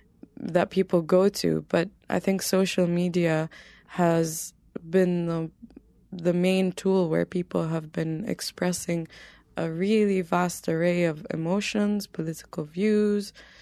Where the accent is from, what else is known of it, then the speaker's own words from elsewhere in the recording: Saudi Arabia; I grew up in Saudi Arabia, but I've always identified as being from Aleppo.